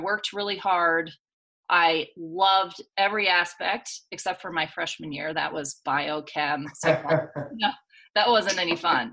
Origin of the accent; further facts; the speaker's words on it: Vermont, United States; But when I was 16, I grew up in Vermont, but I never really skied until I was 16.